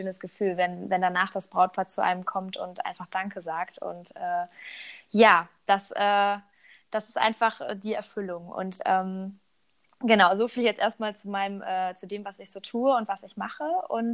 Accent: Cologne, North Rhine-Westphalia, Germany; born there; komme gebürtig aus Köln

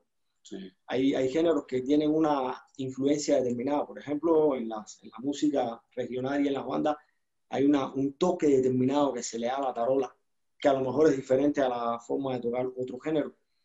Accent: Matanzas, Cuba; Yo vengo de Matanzas, de Cuba.

